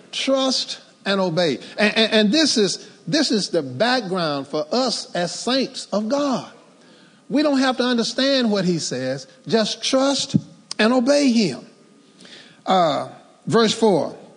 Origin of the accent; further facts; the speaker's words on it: Texas, United States; when I grew up in East Texas, we call it a hoe cake.